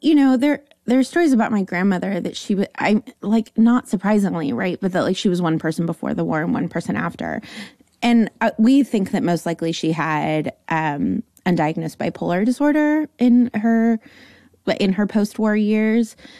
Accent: San Fernando Valley, California, United States; San Fernando Valley. So I come by my likes and totallys and definitelys very authentically. I grew up Jewish in a large Orthodox Jewish family, extended family.

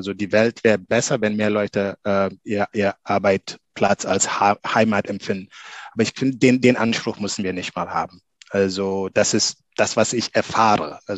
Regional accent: Gambia; German is a second language; Ich komme aus Gambia, aus dem kleinen Gambia, kleinster Land in Afrika.

